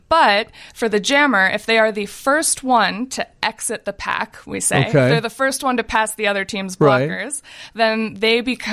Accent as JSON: {"language": "English", "town": "Champaign", "region": "Illinois", "country": "United States", "tie": "born or raised there", "lives_now": "Chicago, United States", "said": "I actually started in Central Illinois at the Twin City Derby Girls, and that's my hometown. I'm from Champaign"}